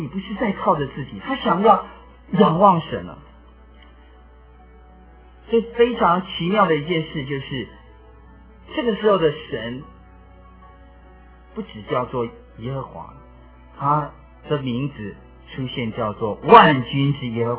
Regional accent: China; 我们中国人特别是教导孩子的时候，有时候常常告诉他说，你要把你那种感觉收起来，你要坚强。

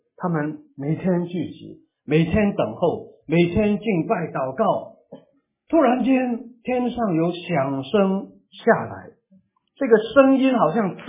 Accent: Guangdong, China; Chinese is a second language; 我是广东人啊，会要讲华语要经过学的，很痛苦的过程啊

